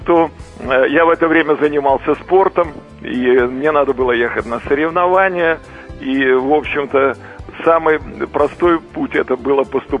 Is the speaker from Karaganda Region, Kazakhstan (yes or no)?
no; Semey, Abai Region, Kazakhstan; born there; в 48-м году их направили на строительство ядерного полигона в Семипалатинск. И я фактически родился именно в Казахстане, именно на Семипалатинском полигоне. Можно сказать, казах.